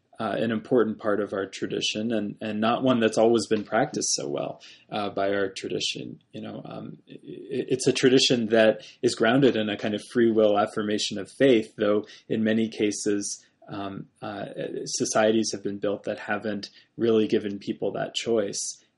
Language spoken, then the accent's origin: English; Virginia, United States; I grew up in Virginia, the old Dominion